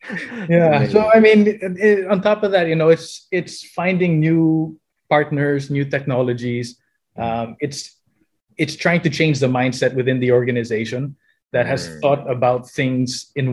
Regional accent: Manila, Metro Manila, Philippines; also born or lived in United States; I was born in the States. Spent about pretty much all my grade school out there, and then came back here to the Philippines in 86.

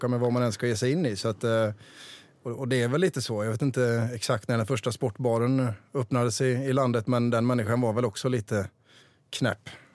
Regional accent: Vara, Västra Götaland County, Sweden; jag köpte en restaurang i Vara, där jag kommer ifrån.

